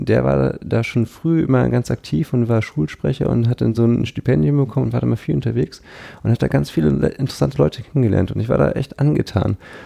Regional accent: Pinneberg, Schleswig-Holstein, Germany

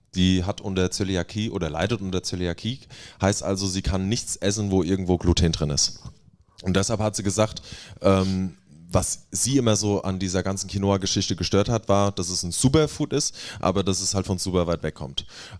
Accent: Hesse, Germany; Wir kommen aus der Wetterau, das müssen wir auch nach außen tragen.

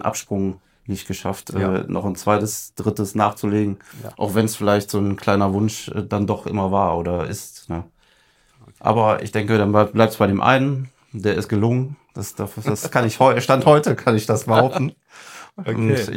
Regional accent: Bedburg, North Rhine-Westphalia, Germany; Ich komme aus Bedburg, das ist ca. 30 Kilometer von Köln entfernt

